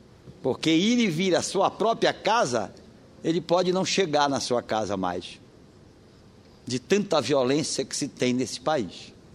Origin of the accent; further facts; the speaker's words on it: Pará, Brazil; Você, lá do interior do Pará, da minha cidade natal, do Marajó, de Soure, de Salvaterra